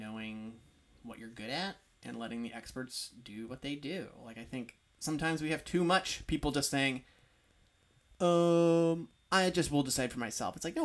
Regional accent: Kankakee, Illinois, United States; When I grew up in Illinois, Kankakee, Illinois, the coroner was an elected position.

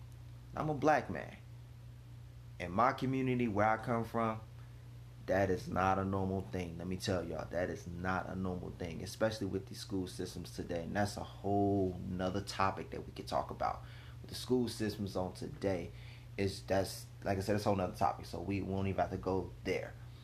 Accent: Cincinnati, Ohio, United States; And I'm from Cincinnati, so where I'm from, you talking bad on people, or you talking against somebody.

